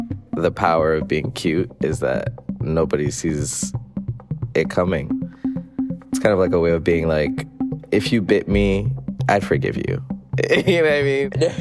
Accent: Accra, Greater Accra, Ghana; born and raised in Accra, Ghana, West Africa.

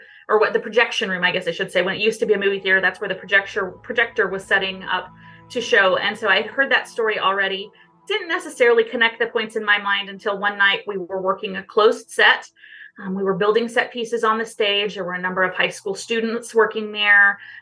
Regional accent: Concordia, Kansas, United States; now in Concordia, United States; But Concordia is my hometown. Went away after I graduated from high school, went back east and went to school in a couple of different locations and kind of worked my way across. And kind of ended up trickling back to Concordia, back to my hometown as an adult

